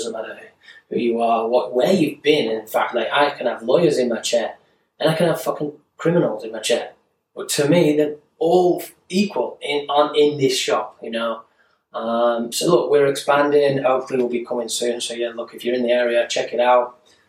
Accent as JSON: {"language": "English", "region": "England", "country": "United Kingdom", "said": "Me being English, which I've suffered with, is, and not having my residency, I wasn't acceptable for payments."}